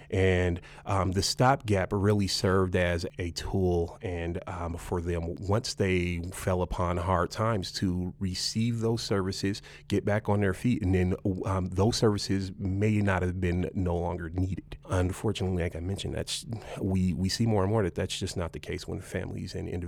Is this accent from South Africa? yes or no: no; Denver, Colorado, United States; I grew up in the Five Points area